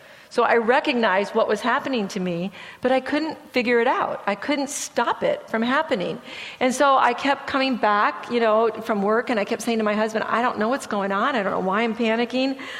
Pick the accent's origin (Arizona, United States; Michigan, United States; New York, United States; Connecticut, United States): Michigan, United States; But I grew up in Michigan. I grew up on snow skis. I grew up in the mountains.